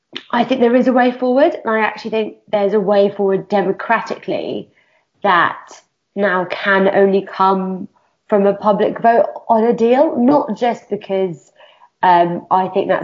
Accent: United Kingdom; I'm a woman, I'm a British Pakistani, and like those bits are parts of my identity

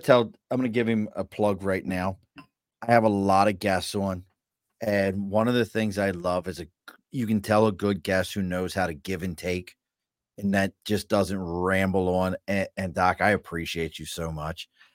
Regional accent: Mid-Atlantic, United States; but really you would make me really happy because I'm from the Mid-Atlantic if you had Tasty Cakes.

